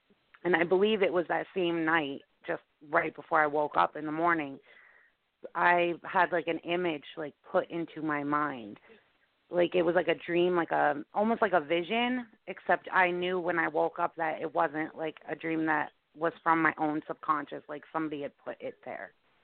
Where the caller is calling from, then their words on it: Pennsylvania, United States; I'm calling from Pennsylvania.